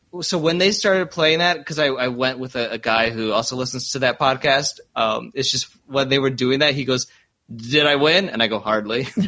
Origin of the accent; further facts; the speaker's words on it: Toledo, Ohio, United States; he's from my hometown of Toledo, Ohio.